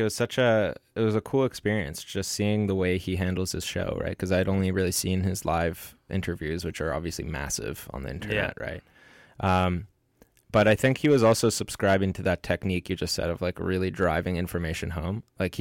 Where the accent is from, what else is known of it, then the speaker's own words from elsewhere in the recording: Vancouver, British Columbia, Canada; I'm from Vancouver